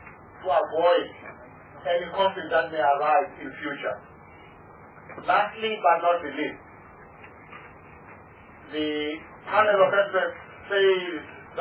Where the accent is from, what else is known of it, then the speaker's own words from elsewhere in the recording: South Africa; where I, as a South African citizen, have been used by a foreign agent as a plan to acquire land on their behalf.